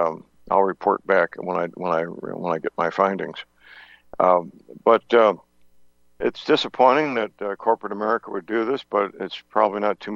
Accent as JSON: {"language": "English", "town": "St. Louis", "region": "Missouri", "country": "United States", "tie": "born or raised there", "said": "I'll be traveling into my hometown, St. Louis, soon, and there's a location I used to live near where it's a major depot for lumber."}